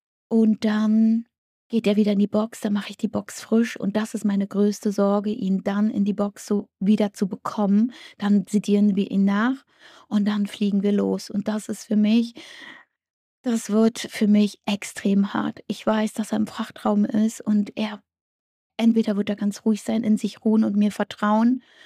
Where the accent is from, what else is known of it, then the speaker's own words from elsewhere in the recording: Germany; born there; Und ich bin stolz darauf, dass er da leben wird, wo ich geboren bin.